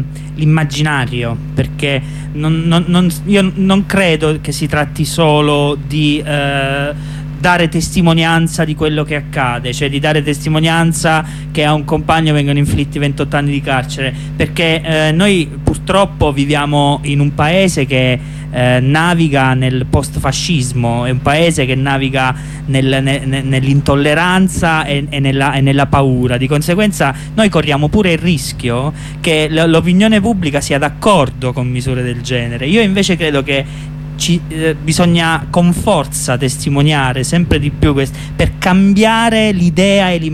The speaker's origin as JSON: {"language": "Italian", "region": "Abruzzo", "country": "Italy", "said": "per quanto riguarda me che sono abruzzese"}